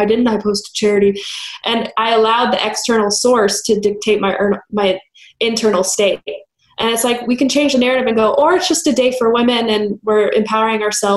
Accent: Los Angeles, California, United States; I grew up in Los Angeles, California. I had a completely different experience to those who lived in different states.

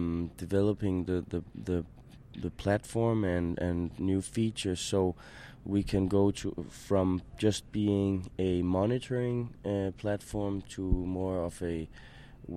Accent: Denmark

